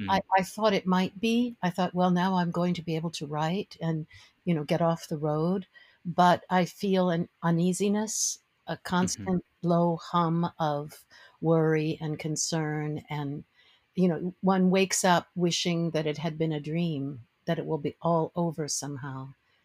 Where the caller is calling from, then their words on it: Maryland, United States; I'm just outside of Washington, D.C. in Maryland, very close to the Potomac River.